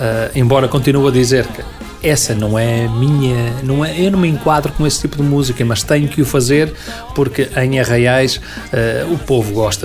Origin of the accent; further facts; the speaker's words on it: Paços de Ferreira, Porto, Portugal; eu venho da aldeia, não é? Com muito orgulho. Eu sou de Passo de Ferreira, mas da minha pequena aldeia, Meixo Mil.